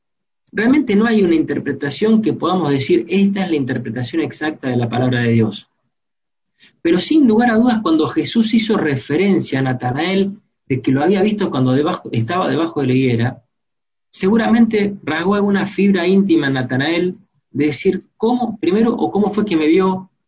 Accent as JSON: {"language": "Spanish", "town": "Rosario", "region": "Santa Fe", "country": "Argentina", "lives_now": "Munro, Argentina", "said": "como yo soy rosarino, ¿de Rosario?"}